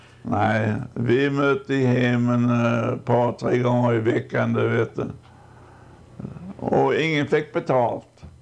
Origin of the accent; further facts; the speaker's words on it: Sweden; moved away; Men när jag var hemma i Sverige en gång så besökte jag … grav nere i Skåne.